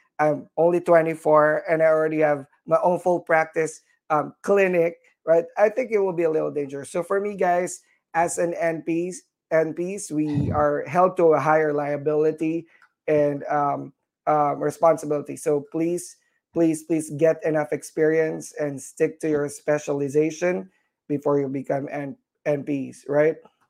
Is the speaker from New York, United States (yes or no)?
no; McAllen, Texas, United States; I think every semester I have to drive up to Fort Worth or fly because I was from McAllen. That's 800 miles.